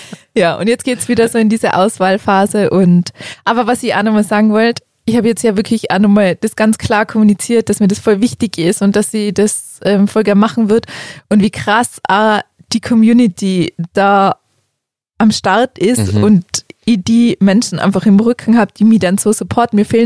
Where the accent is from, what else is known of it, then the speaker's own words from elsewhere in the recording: Tyrol, Austria; Naja, sagen wir ja, wir sind Tiroler.